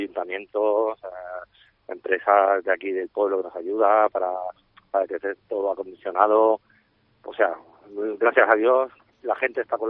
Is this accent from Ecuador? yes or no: no; Spain; como siempre, como buen español, ¿no?